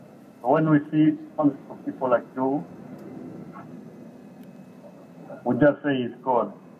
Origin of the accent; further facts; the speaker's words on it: Guinea; I come from Guinea Conakry.